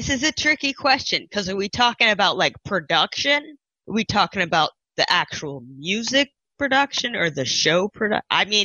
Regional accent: St. Louis, Missouri, United States; moved away as an adult; now in Portland, United States; Well, first of all, growing up in St. Louis was awesome. I loved it.

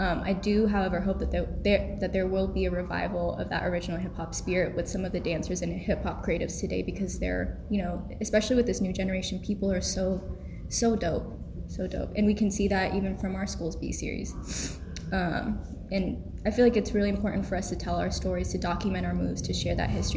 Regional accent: Philippines; as a Filipino woman, it's something I'm honored to have the opportunity to learn about and be a part of.

